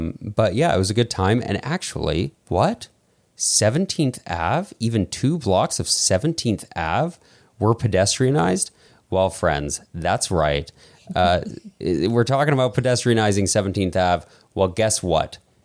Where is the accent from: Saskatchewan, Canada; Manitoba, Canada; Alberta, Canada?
Alberta, Canada; Calgary; I grew up in Mackenzietown, and I just really, I've been waiting my whole life for this.